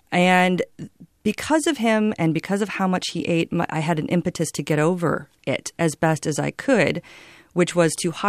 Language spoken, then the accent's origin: English; Midwest, United States; I grew up in the Midwest. I thought I would be seen as sort of provincial and, you know, not worldly, even though we met while living in England.